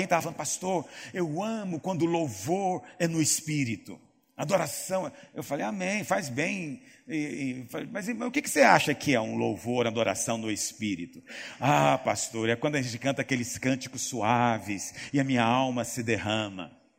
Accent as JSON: {"language": "Portuguese", "region": "Goiás", "country": "Brazil", "said": "Goiás, nós somos caipira, né? Aqui em Goiás"}